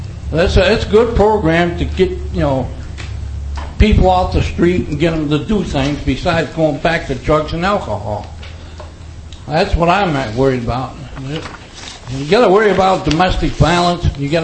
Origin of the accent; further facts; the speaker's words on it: Newfield, New York, United States; I'm from Newfield, from Newfield State, which is Ward's Trailer Park.